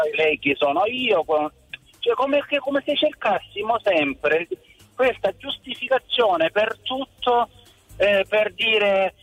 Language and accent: Italian; Lecce, Apulia, Italy; Cioè io sono di Lecce, abitando vicino a Maglie